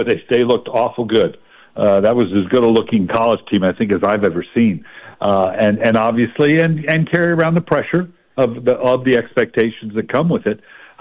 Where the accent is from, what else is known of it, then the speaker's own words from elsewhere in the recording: West Coast, United States; now in Columbus, United States; Well, growing up on the West Coast, obviously a little bit different perspective. Now, I live in Columbus, Ohio now